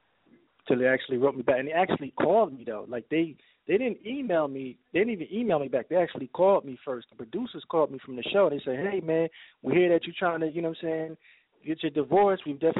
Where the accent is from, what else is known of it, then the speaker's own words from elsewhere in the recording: Passaic, New Jersey, United States; I'm from Passaic, New Jersey.